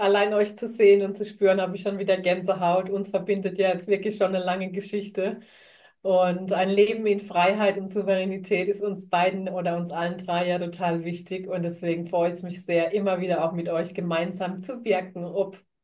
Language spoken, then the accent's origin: German; Germany; Und am Anfang war ich ja immer total froh, wieder zurück nach Deutschland zu kommen, zu meiner Heimat.